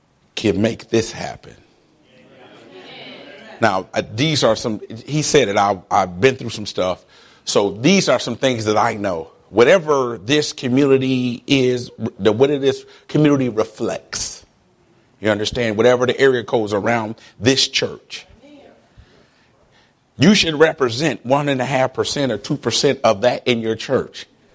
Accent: Detroit, Michigan, United States; born or raised there

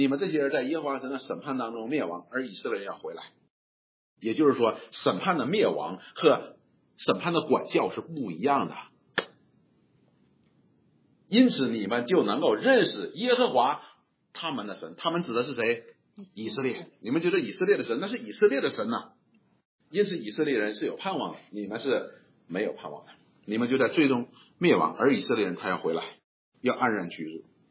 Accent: China; 我们中国人也有这个概念的

